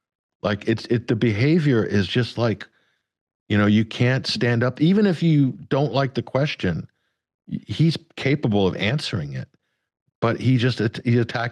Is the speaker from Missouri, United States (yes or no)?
no; Arizona, United States; also because we have county sheriffs that are elected right across the state in Arizona, which is my home state.